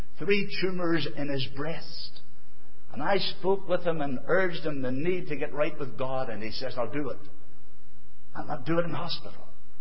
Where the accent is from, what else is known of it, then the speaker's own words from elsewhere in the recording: Dromara, Northern Ireland, United Kingdom; I grew up in Drumara, just a little out the way there